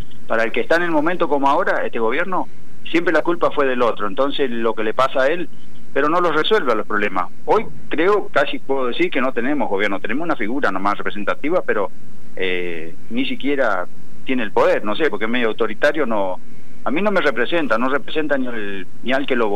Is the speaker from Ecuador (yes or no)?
no; Avellaneda, Santa Fe, Argentina; De Avellaneda, Santa Fe.